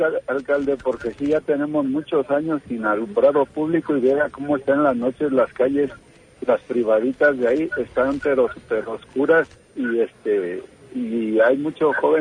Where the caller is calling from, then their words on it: San Pedrito Los Arcos, Querétaro, Mexico; De San Pedrito Los Arcos.